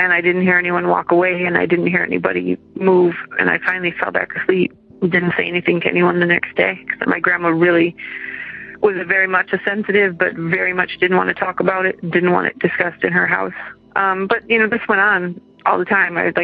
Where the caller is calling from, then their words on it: Madison, Wisconsin, United States; I'm calling from Madison, Wisconsin.